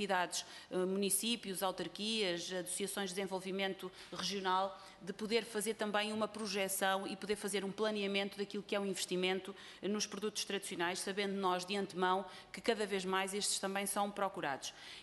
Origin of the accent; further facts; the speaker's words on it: Portugal; a primeira coisa que nós sentimos falta quando saímos de Portugal é precisamente, para além do pai e da mãe, das saudades da família, é as saudades da comida.